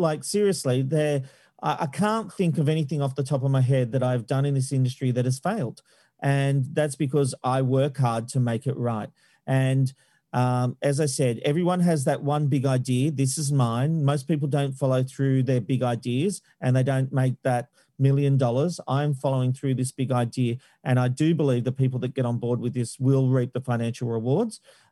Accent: Australia; and still as an Australian, be able to watch those versions of the channel.

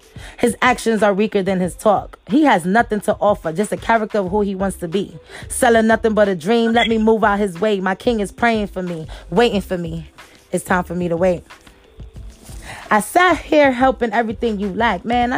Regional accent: Brownsville, New York, United States; Man, I was going through a lot growing up in Brownsville.

